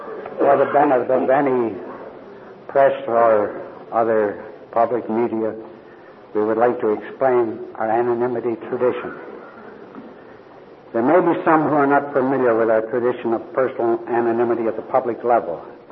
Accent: Sydney, Nova Scotia, Canada; from Sydney, Nova Scotia, not quite to the easterly point of the country

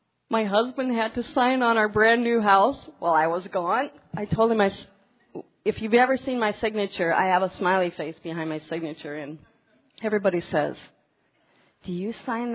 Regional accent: Rapid City, South Dakota, United States; from Rapid City, South Dakota.

